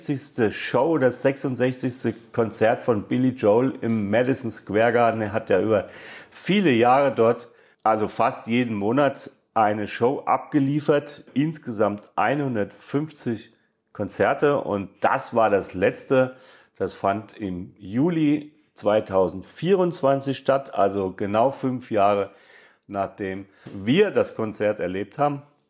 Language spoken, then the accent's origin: German; Hesse, Germany; Wir sind hier im Zentralgatte, also die New Yorker sagen halt Central Park dazu, aber ich als Hesse.